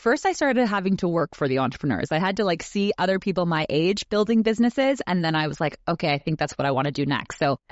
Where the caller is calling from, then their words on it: Whistler, British Columbia, Canada; Yes, I am joining you from Whistler, Canada. I'm doing some work this morning, and then this afternoon I'll be skiing.